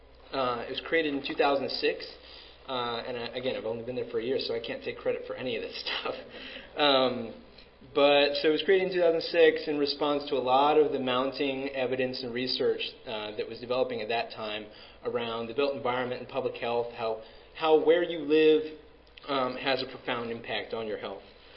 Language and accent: English; Columbus, Ohio, United States; I'm kind of the odd man out on this panel. I'm not from Chicago. I'm from Columbus, Ohio, so OH.